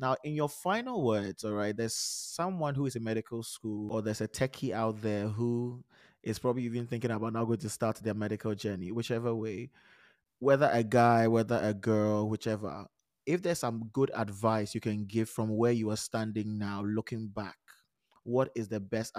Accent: Ghana; English is a second language; now in France; but I grew up in Ghana. We used to travel alone when we were kids, but then I did my entire education back in Ghana, took the decision to go and study data science in French in France.

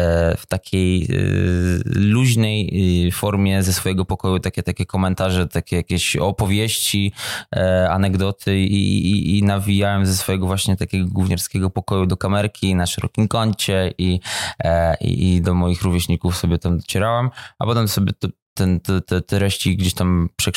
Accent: Kraków, Lesser Poland, Poland; now in Warsaw, Poland; a mimo, że jestem Krakusem, to już...

